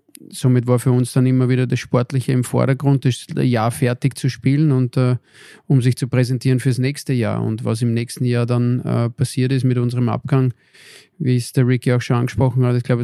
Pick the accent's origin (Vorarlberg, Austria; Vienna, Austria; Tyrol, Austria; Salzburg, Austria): Vienna, Austria; moved away as an adult; Na, für mich war es das erste Mal, dass ich von Wien weggegangen bin, damals meine Heimat.